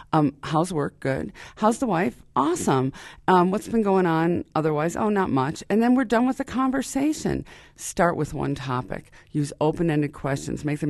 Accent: Buffalo, New York, United States; but I grew up in Buffalo, New York. That's also where I went to school, the University of Buffalo.

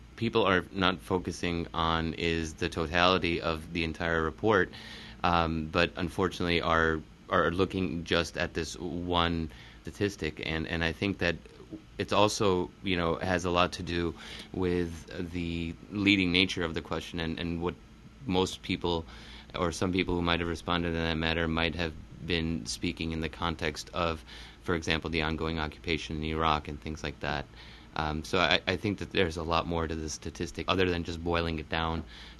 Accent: United States; You know, obviously we as American Muslims are the most socioeconomically and politically empowered diaspora in the Western world.

